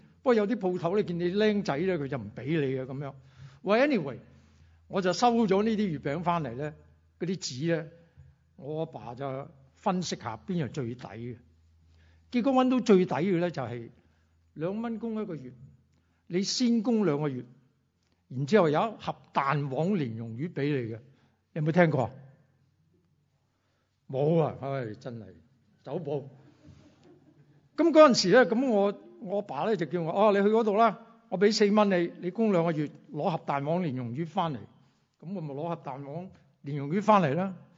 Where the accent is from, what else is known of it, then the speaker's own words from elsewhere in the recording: Chaozhou, Guangdong, China; 因为我是潮州人，潮州人呢，最紧要呢，就是有甜嘢食。